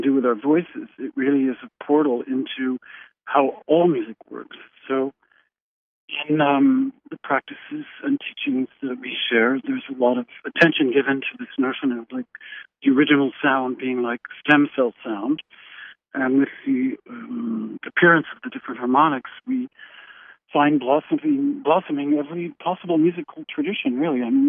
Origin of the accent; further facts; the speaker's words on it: Taos, New Mexico, United States; born there; And I was born in Taos, and according to my spiritual family, Taos Pueblo, their influence on me was quite strong. I mean, I was an infant